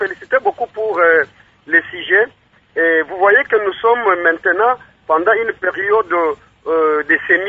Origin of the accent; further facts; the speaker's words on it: Kikwit, Kwilu, DR Congo; sont en train de semer ici chez nous à Kikuit.